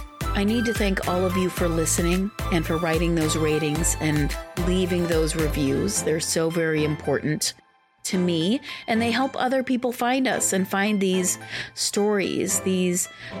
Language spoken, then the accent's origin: English; Lahore, Punjab, Pakistan; also born or lived in Guyana; In Guyana in South America and then in Lahore in Pakistan.